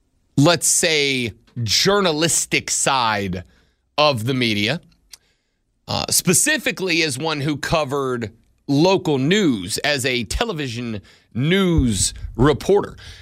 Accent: Fort Walton Beach, Florida, United States; I grew up in Fort Walton Beach.

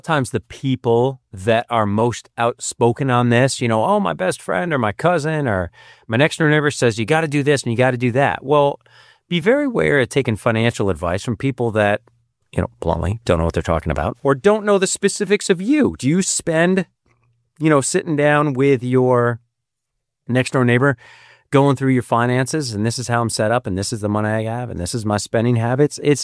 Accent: United States; And I think that's my experience as an American is that's part of your responsibility is to take care of yourself.

